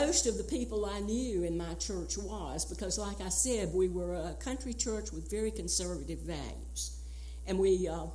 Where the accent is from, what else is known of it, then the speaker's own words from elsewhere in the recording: North Carolina, United States; I grew up poor in Wilkes County. And when you talk about being poor in the Appalachian Mountains, you're talking about being poor.